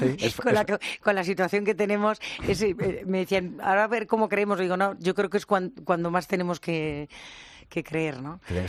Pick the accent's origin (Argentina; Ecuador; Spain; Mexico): Spain; Basque Country; Hombre, soy vasca.